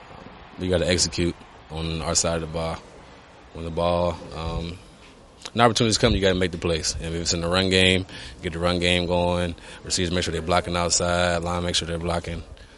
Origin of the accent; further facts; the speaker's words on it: Cleveland, Ohio, United States; Growing up in Cleveland, all I know is Cleveland.